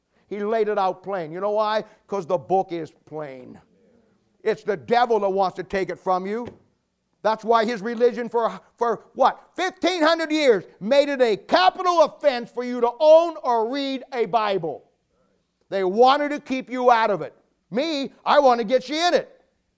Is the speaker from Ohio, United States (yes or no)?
yes; Ohio, United States; No, it's a state. I'm from Ohio.